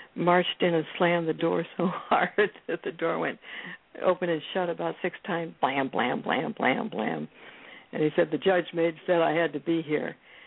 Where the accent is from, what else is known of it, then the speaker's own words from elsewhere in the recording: Ohio, United States; And I said, I'm a mediator from Ohio.